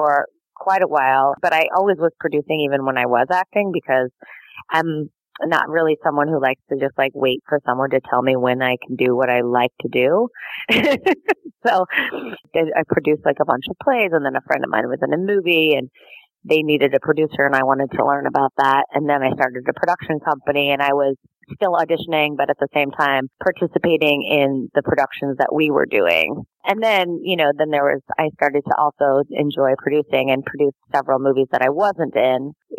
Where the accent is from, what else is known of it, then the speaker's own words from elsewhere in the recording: Colorado, United States; And, you know, I grew up in Colorado, and the thing to do there was ski